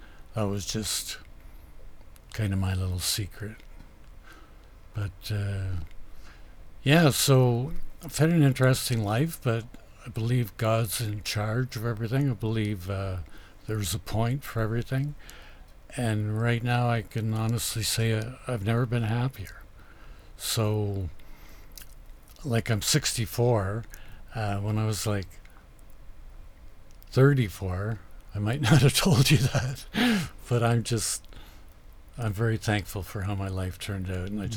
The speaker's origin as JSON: {"language": "English", "region": "Ontario", "country": "Canada", "tie": "born or raised there", "said": "And I grew up in Northern Ontario, walked across a frozen lake"}